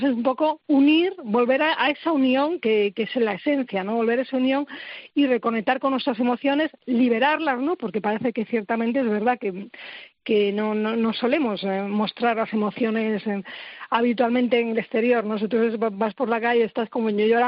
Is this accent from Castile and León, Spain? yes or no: no; Galicia, Spain; en gallego concretamente, que yo soy de Galicia